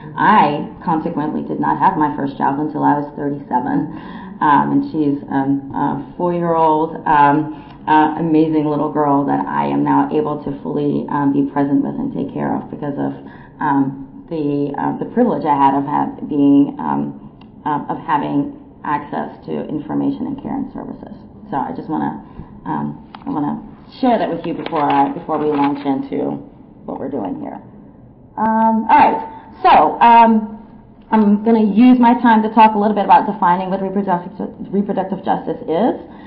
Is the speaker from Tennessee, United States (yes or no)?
no; North Carolina, United States; my family is we're from North Carolina